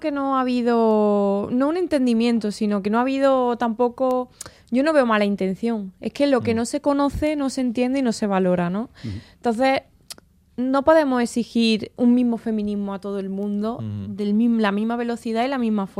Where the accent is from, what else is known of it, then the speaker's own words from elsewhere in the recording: Andalusia, Spain; Algo que yo como andaluza abrazo porque creo que es cultura y patrimonio de todos, ¿no?